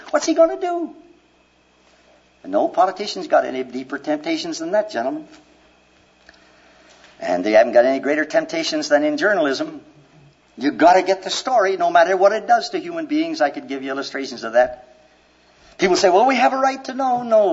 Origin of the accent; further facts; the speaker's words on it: Minnesota, United States; I come from Minnesota, where we have wonderful football fans